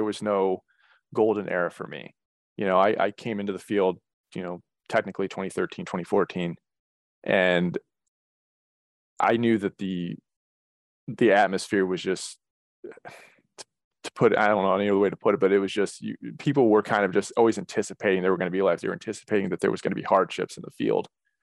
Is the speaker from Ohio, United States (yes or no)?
yes; Fairport Harbor, Ohio, United States; also born or lived in Cleveland; I'm absolutely an Ohioan born and raised. I was born in Cleveland. I grew up in Fairport Harbor, which is a small village in Lake County.